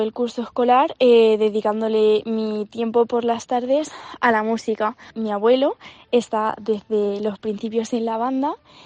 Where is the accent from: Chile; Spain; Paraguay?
Spain; Alatoz, Castilla-La Mancha; llevo con ella desde muy pequeña, que empecé en la academia de mi pueblo, Alatoz, y con la banda